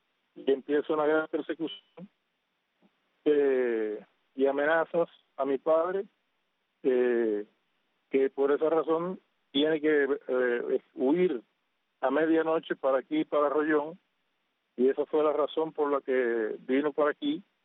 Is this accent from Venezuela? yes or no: no; Chaparra, Las Tunas, Cuba; also born or lived in Holguín; Bueno, yo nací en Floro Pérez, Jibar Holguín, pero desde el año 61 vivimos en Arroyón, en Chaparra Las Tunas.